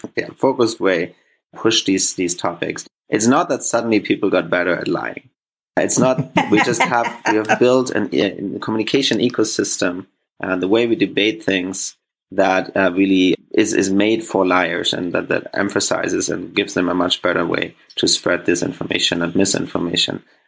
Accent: Germany; English is a second language; I'm originally from Germany, as I'm sure you can guess from my accent, but I've spent the last 10 plus years working on early stage e-commerce companies in the US and in Asia

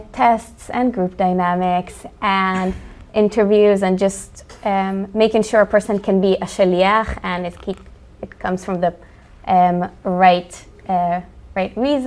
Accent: Eshchar, Northern District, Israel; I grew up north in Israel in a tiny community called Eshchar that I joke that even Israelis don't know exist. And it's a community of religious and non-religious people who decide to come and live together and be part of a community, everyone together.

